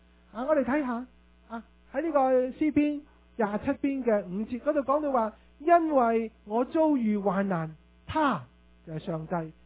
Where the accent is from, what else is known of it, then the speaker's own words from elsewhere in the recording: Canada; 大家全世界都知道，不单止我们加拿大人